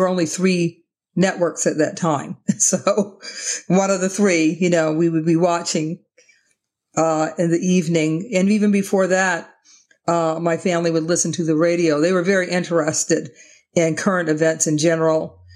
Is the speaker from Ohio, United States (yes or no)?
yes; Cleveland, Ohio, United States; I grew up in Cleveland, Ohio.